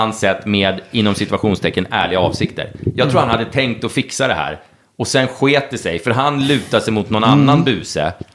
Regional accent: Norrtälje, Stockholm County, Sweden; Norrtäljekille, det är där jag kommer ifrån.

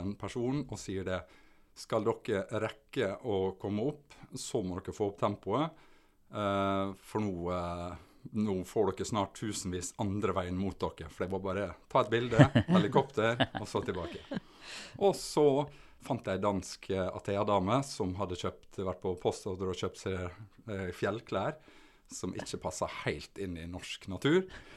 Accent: Møre og Romsdal, Norway; Som sunnmøring så går du mye i fjellet, sunnmørsalpene

